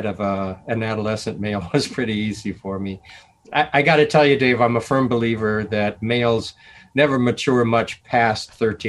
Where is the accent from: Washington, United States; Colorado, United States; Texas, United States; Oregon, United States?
Oregon, United States; Hood River; Those were the years I spent in Hood River, Oregon.